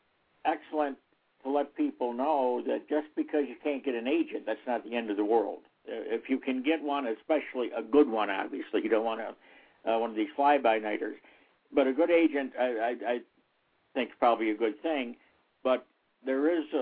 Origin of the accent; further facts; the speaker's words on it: Las Vegas, Nevada, United States; And my hometown.